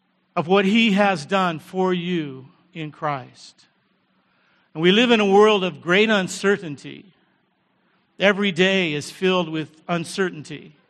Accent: United States; accent: American; I hope you can understand my accent. If I'm speaking too quickly, raise your hand and I'll slow down. I know you're not used to this American accent.

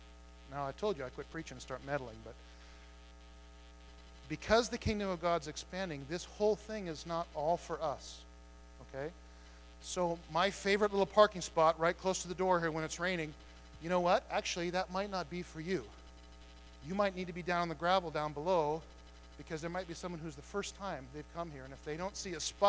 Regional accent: United States; I grew up in America. We used to call it the American dream, you know, a house, 2.3 minivans in a cul-de-sac.

